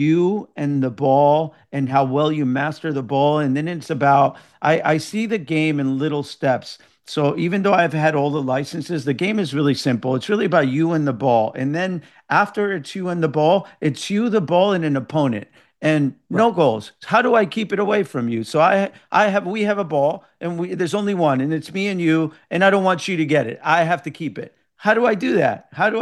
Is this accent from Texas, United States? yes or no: no; Kearny, New Jersey, United States; the first soccer game was played in Kearney in my hometown in 1883.